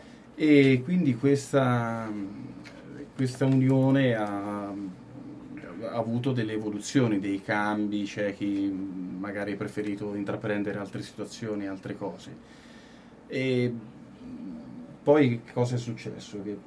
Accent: Bastia Umbra, Umbria, Italy

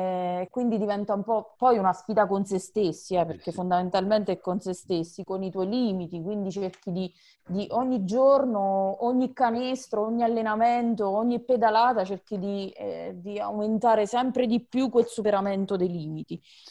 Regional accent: Campobasso, Molise, Italy; now in Lanciano, Italy; Io sono molisana di Campobasso, anche se vivo a Lanciano. All'epoca però vivevo ancora a Campobasso.

